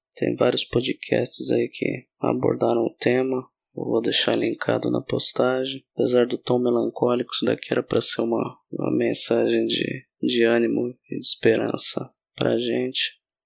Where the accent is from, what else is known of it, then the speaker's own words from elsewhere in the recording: São Paulo, Brazil; Bom, vocês sabem, eu sou de São Paulo.